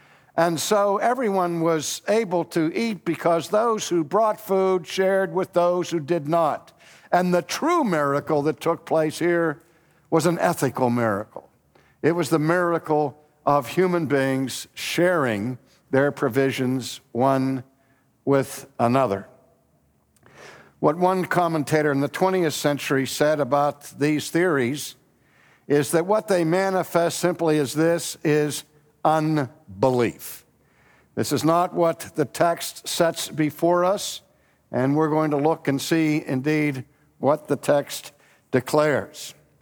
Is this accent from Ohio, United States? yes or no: no; Pittsburgh, Pennsylvania, United States; When I was growing up in Pittsburgh, our minister taught us in high school